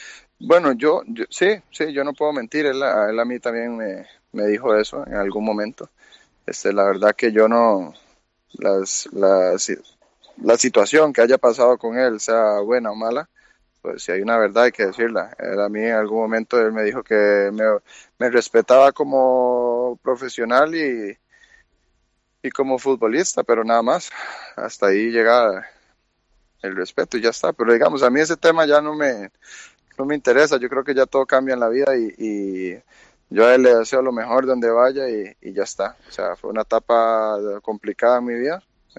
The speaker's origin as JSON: {"language": "Spanish", "country": "Costa Rica", "said": "Yo soy costarricense."}